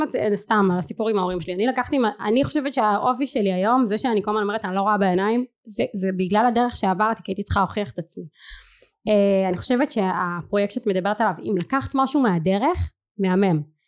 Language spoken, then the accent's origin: Hebrew; Ramat Efal, Tel Aviv District, Israel; גדלתי ברמת אפל עד גיל 14 ואז רמת השרון